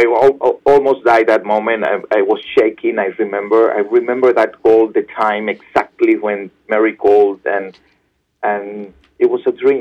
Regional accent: Cuba; English is a second language; moved away; also born or lived in Spain; my family came from Spain, and but we are not religious because growing up in Cuba, it was almost illegal to go to the church.

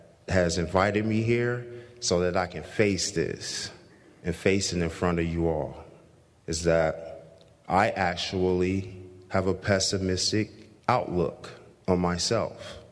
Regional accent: Indiana, United States; when I was a young 3-year-old boy growing up in Indiana

